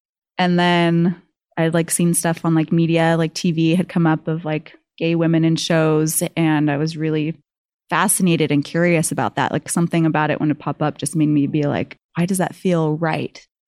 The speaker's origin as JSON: {"language": "English", "town": "Riverside", "region": "California", "country": "United States", "tie": "born or raised there", "lives_now": "La Verne, United States", "said": "I grew up in California in Riverside, but I currently live in Laverne."}